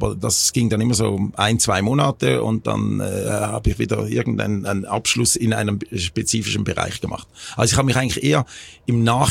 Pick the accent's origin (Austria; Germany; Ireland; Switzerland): Switzerland; Ja, also ich war ja Schweizer